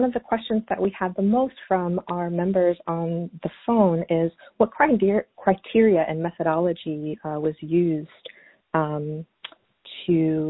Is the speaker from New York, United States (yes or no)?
yes; New York City, New York, United States; I grew up in New York City and didn't start bird watching until my parents moved upstate and had a yard